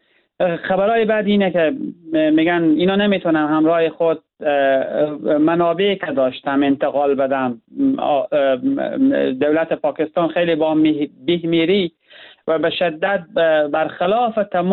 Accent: Herat, Afghanistan; به عنوان یک هراتی

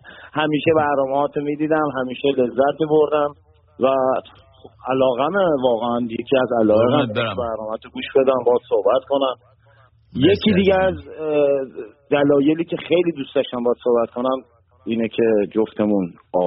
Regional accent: Abadan, Khuzestan, Iran; now in Koblenz, Germany; بچه آبادان ولی ساکن کوبلنز آلمان.

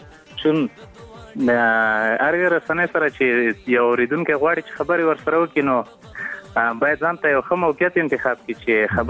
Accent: Paktia, Afghanistan; د همدې پکتیا یم. خصوصا زمونږ په پکتیا ولایت کې دغه مشکلات زیات دي.

